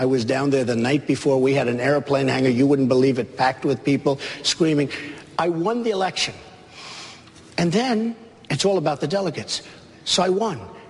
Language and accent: English; United States; You know, I'm an American.